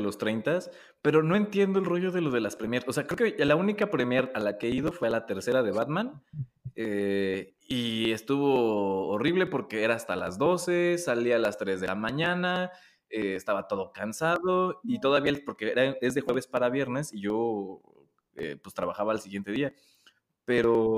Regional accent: Mexico; es saber qué cosas de México, de mi país, están en una vitrina

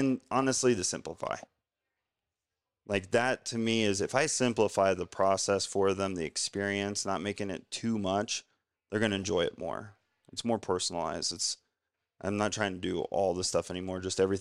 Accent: Salina, Ohio, United States; my hometown of 10,000 people, Salina, Ohio, CrossFit Crave, shout out, you know, and they're still killing it in like this farm town.

